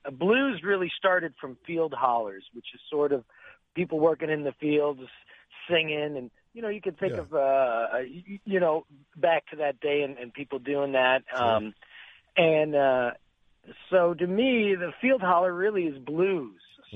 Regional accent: Toronto, Ontario, Canada; I grew up in Toronto and, in the suburbs.

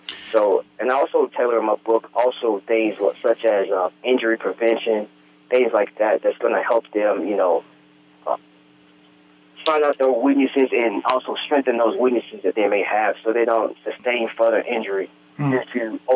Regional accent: Murfreesboro, Tennessee, United States; my hometown of Murfreesboro, Tennessee

